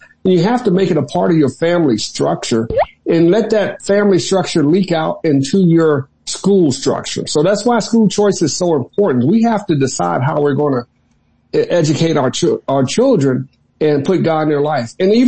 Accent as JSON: {"language": "English", "country": "United States", "tie": "born or raised there", "said": "you know, I grew up in Washington, and back then, and I didn't even know this when I was a young man"}